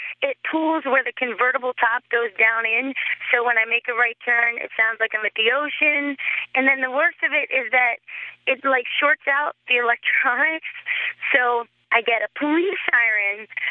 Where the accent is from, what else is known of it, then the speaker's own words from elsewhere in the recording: Wilmington, Delaware, United States; I'm from Wilmington, Delaware.